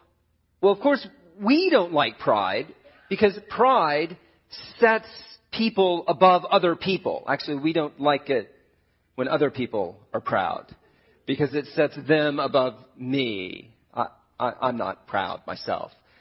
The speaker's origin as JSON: {"language": "English", "region": "East Coast", "country": "United States", "tie": "born or raised there", "said": "But growing up on the East Coast, I mean, I love Disney World."}